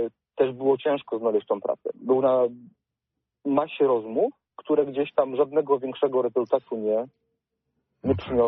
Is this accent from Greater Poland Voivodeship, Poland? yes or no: yes; Poznań, Greater Poland Voivodeship, Poland; Ja jestem tutaj z Poznania